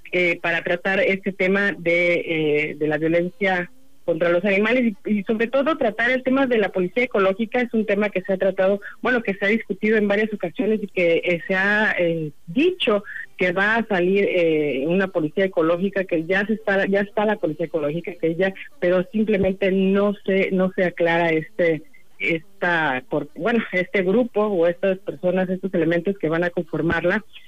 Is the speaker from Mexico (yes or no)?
yes; Mexico; el amor a los símbolos patrios que, bueno, pues nos representan como mexicanos